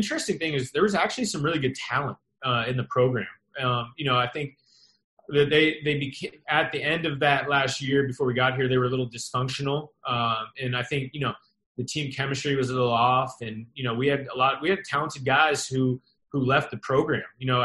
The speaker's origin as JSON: {"language": "English", "town": "Phoenix", "region": "Arizona", "country": "United States", "tie": "born or raised there", "said": "I'm a West Coast guy. I grew up in Phoenix, Arizona, obviously went to college in California."}